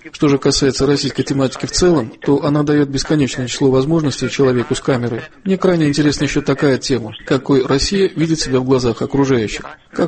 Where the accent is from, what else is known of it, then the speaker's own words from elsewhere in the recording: Denmark; Буквально в эти дни мой родной город переживает шок после нападения